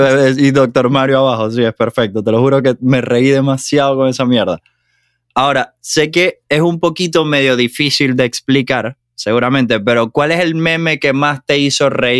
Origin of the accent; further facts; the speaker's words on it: Maracaibo, Zulia, Venezuela; viniendo de donde vienes, de donde venimos, porque es la misma ciudad